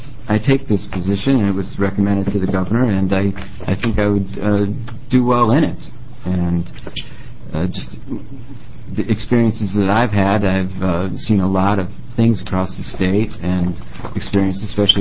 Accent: Newport, Oregon, United States; I'm from Newport, Oregon.

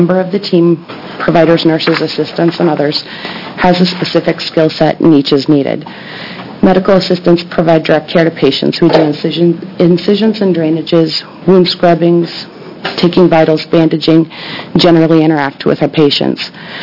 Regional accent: Estacada, Oregon, United States; from Estacada, Oregon.

